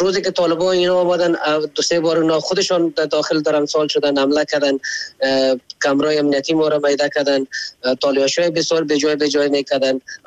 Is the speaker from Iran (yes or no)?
no; Afghanistan; ما خو افغان هستیم